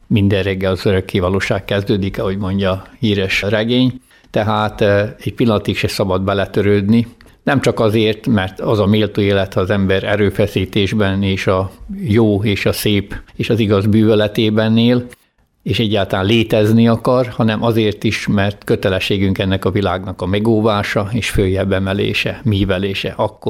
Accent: Kanjiža, Vojvodina, Serbia; Délvidékről, Magyarkanizsáról jöttem.

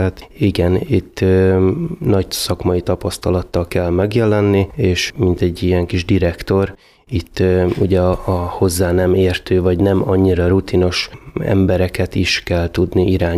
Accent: Kelebia, Bács-Kiskun, Hungary; born there; Kelebiai születésű vagyok, odavalósiak a szüleim, és a nagyszüleim is

